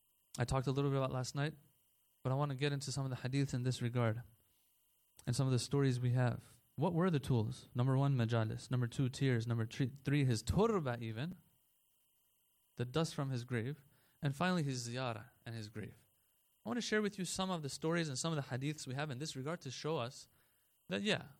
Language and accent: English; North Carolina, United States; Growing up in North Carolina, we had to drive all the way to Washington, D.C., Maryland to get our hands on some halal chicken.